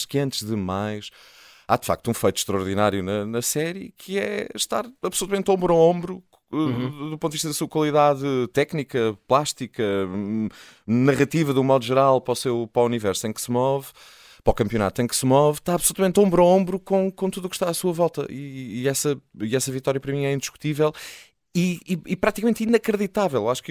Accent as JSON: {"language": "Portuguese", "region": "Azores", "country": "Portugal", "said": "enquanto profissional do audiovisual, enquanto português, enquanto açoriano já agora."}